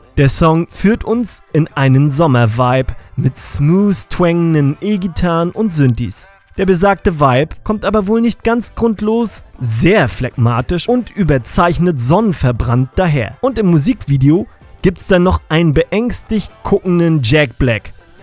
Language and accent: German; Northern Germany, Germany; als Norddeutsche, Werner Sozialisierte